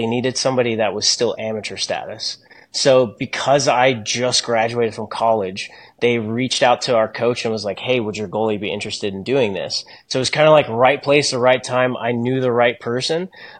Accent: Dallas, Texas, United States; And I'm from Dallas, so playing for the Dallas Ice Jets was nice to be home for a year

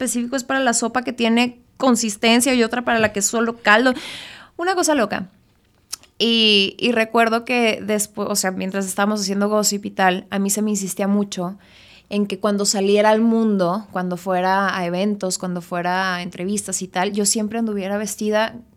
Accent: Chihuahua, Mexico; oye, yo soy de Chihuahua, o sea, yo sé que esto, así no son las cosas

